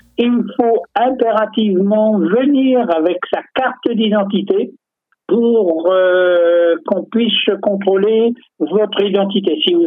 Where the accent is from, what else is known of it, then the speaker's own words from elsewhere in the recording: France; comme chez nous en France